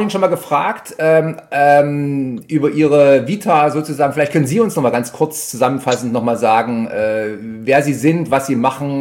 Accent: Bad Langensalza, Thuringia, Germany; Abgesehen, dass ich der Papa von Caroline bin, bin ich Sportlehrer in meiner Heimatstadt Bad Langensalza.

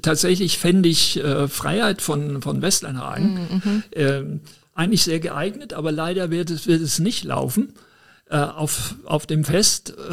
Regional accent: Germany; ich bin ja aufgewachsen in Zeiten des Kalten Krieges, als auch Deutschland noch ein sehr autoritärer Staat war.

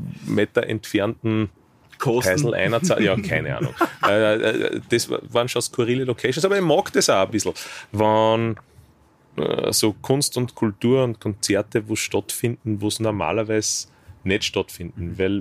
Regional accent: Linz, Upper Austria, Austria; Linz ist meine Heimatstadt

